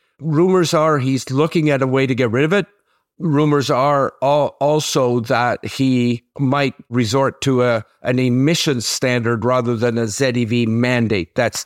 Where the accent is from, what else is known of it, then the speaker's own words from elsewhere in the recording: Quebec, Canada; Or my hometown of Sitsin, Quebec, okay?